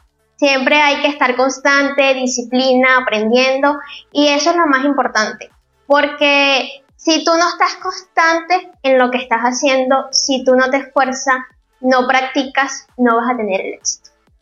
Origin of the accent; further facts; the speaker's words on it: Guárico, Venezuela; yo soy del Guárico, el de Gracia Arituco, y yo participé en 2 certámenes allá.